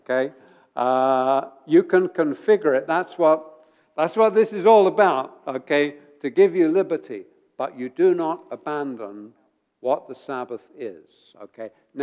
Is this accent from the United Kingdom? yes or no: yes; England, United Kingdom; now in United States; When I came to the States, I was astonished that everywhere was open on Sunday. Because I come from England